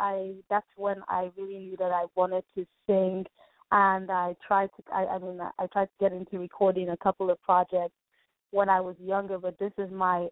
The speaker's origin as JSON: {"language": "English", "country": "Nigeria", "said": "I'm Nigerian originally"}